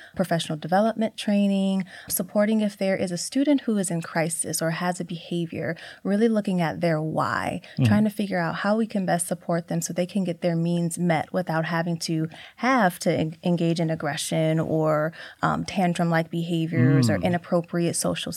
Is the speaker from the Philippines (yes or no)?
no; Toledo, Ohio, United States; Yes, but I am born and raised in Toledo, Ohio. Yes, I graduated from Central Catholic High School, went on to the University of Toledo to get a bachelor's in speech and language pathology.